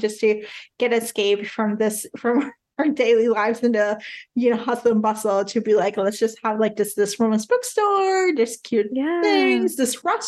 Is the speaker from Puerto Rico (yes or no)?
yes; Puerto Rico; I come from Puerto Rico, so it's a big surfer town